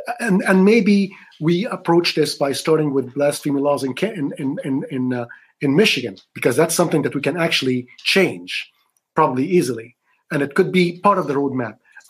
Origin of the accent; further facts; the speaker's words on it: Egypt; that's what I've seen in my home country that I grew up in, of Egypt.